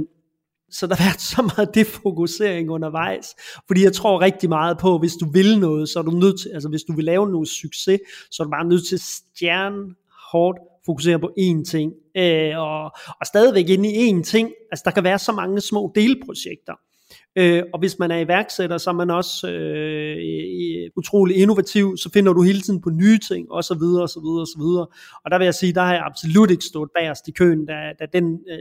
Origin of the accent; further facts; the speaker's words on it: Jutland, Denmark; jeg kommer fra Jylland, og jeg er slet ikke, jeg kender ikke folk herovre